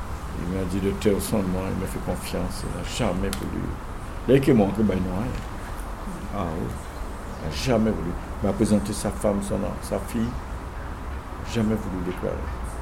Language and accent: French; Guadeloupe, France; Et je ne réfléchis même pas en tant que Guadeloupéen. Je réfléchis en tant que Français. Je suis un Français.